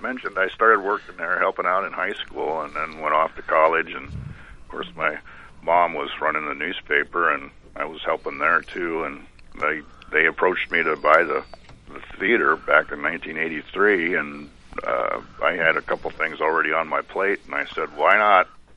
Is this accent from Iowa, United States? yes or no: yes; Story City, Iowa, United States; You know, I've been born and raised in Story City. I love Story City, and so it was a no-brainer to do this.